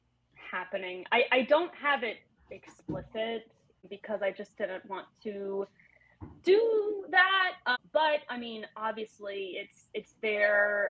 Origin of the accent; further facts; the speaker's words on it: Georgia, United States; I am from Georgia. Southern Gothic looms large over me and in me.